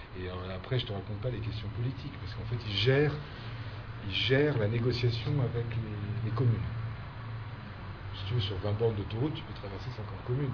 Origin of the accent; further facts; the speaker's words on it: northern France, France; Enfin, moi, je viens du nord de la France, donc si tu veux...